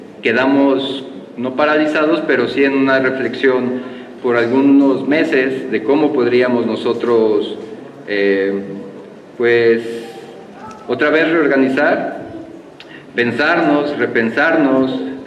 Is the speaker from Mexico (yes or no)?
yes; Mexico; somos de México.